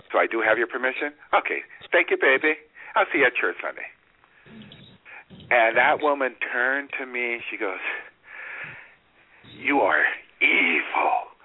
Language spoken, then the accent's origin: English; Philadelphia, Pennsylvania, United States; born there; I was born in Philadelphia, and South Side of Philadelphia. And this is when the neighbors knew each other and things.